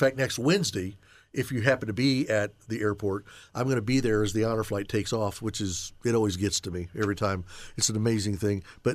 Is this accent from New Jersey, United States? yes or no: no; Eagledale, Indiana, United States; When I was a kid growing up, in the beginning of growing up, like until I was about six, we grew up in Eagledale, which is a suburb of Indy, northwest.